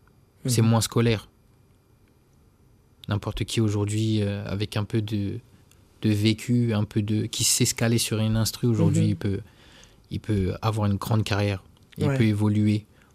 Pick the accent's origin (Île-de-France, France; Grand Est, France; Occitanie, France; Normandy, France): Île-de-France, France; Orly; et surtout le rap français de chez moi, parce que j'ai grandi à Orly.